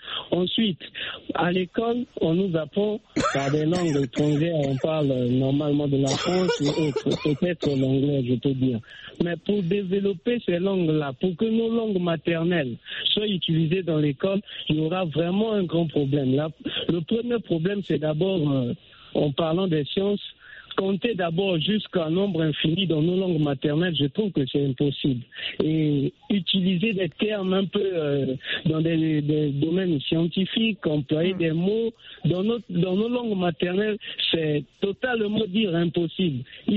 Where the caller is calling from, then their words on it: Republic of the Congo; first language Mbossi; French is a second language; Mais si tu prends, par exemple, ma langue maternelle, je pars m'exprimer là où il y a des Mbossi, je peux finir tout un discours, personne ne peut comprendre.